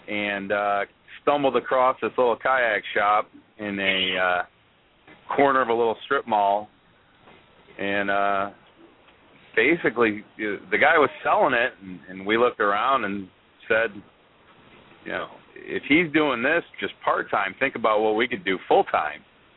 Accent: Michigan, United States; now in Austin, United States; I grew up outside of Detroit. I went to college in Cleveland, spent a little bit of time in Chicago, Atlanta, uh-huh, before relocating to Austin.

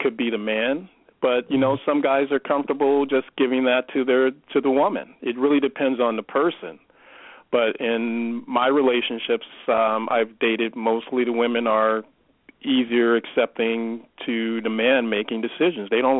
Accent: California, United States; I grew up here in Southern California

